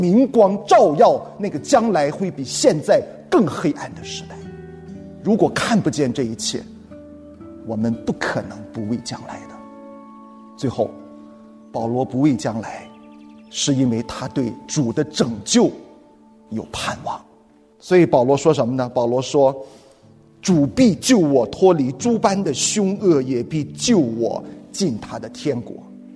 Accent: China; 你知道我们中国人过年的时候特别忌讳这个死字儿

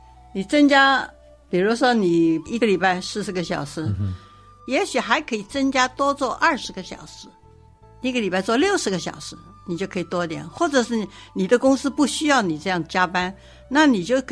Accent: China; now in United States; 对、嗯、我们中国人就不能够做到这个。所以来了美国之后也学到这些了。

